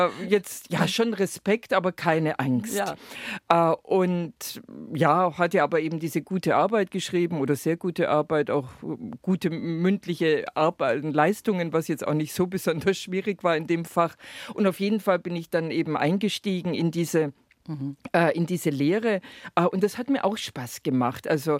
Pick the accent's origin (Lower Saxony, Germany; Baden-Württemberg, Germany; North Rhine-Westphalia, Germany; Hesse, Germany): Baden-Württemberg, Germany; Also der Lebensweg begann fern von einem See im Schwabenland in Württemberg. Ich bin im Kreis Göppingen groß geworden. Meine Eltern kommen aus der Ulmer Gegend, aber ich bin im Kreis Göppingen groß geworden